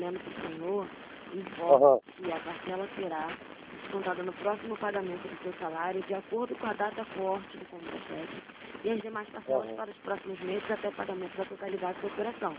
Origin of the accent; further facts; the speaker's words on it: Manaus, Amazonas, Brazil; sou de Manaus.